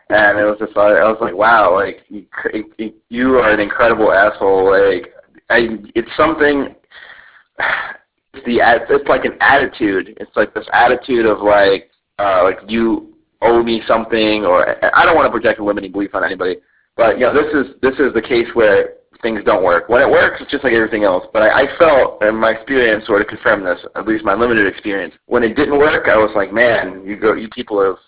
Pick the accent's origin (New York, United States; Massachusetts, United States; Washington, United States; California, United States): New York, United States; or rather, I guess I grew up in Long Island, but who doesn't live in the city. I haven't lived there in 7 or 8 years.